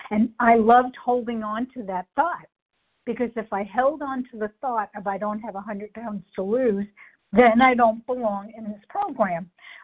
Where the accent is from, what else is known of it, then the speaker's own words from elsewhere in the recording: New York, United States; But I do know I'm from New York, and I worked in Manhattan, and there were a ton of meetings.